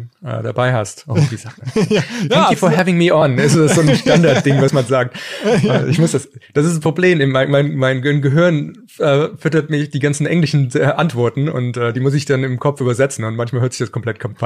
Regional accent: Koblenz, Rhineland-Palatinate, Germany; Ich bin Koblenz in der Innenstadt aufgewachsen und habe ein bisschen woanders gelebt, wegen meiner Ausbildungszeit, ein bisschen in Nürnberg. Aber außerhalb davon bin ich in Koblenz aufgewachsen, bin Schengelkind.

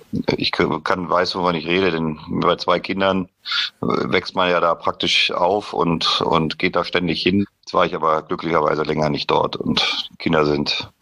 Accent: Northern Germany, Germany; wir sind ja Norddeutsche

